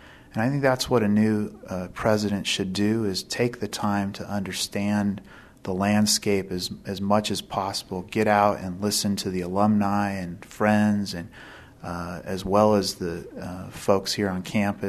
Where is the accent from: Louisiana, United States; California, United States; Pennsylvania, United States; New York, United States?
California, United States; Hanford; Well, growing up in Hanford was just a great experience for me.